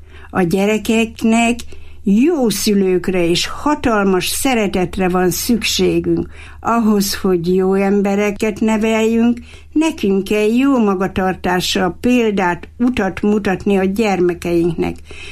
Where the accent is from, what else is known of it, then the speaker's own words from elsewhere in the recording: Hungary; born there; nem nagy faluba születtem, hanem inkább Tanya. A Tisza egy kilométerre volt hozzánk, ahol én születtem